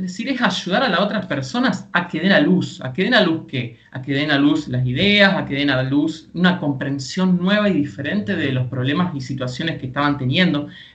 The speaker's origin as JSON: {"language": "Spanish", "region": "Santa Fe", "country": "Argentina", "said": "de Santa Fe, Argentina."}